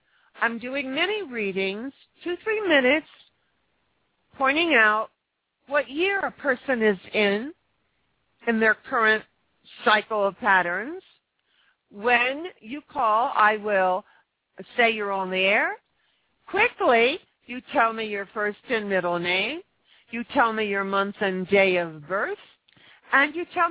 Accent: Philadelphia, Pennsylvania, United States; Really? I'm from Philadelphia.

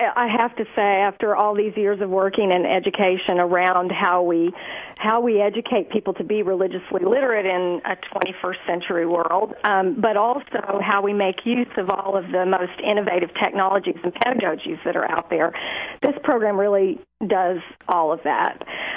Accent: Oklahoma, United States; We attended church. I grew up in Oklahoma and went to a Methodist church growing up.

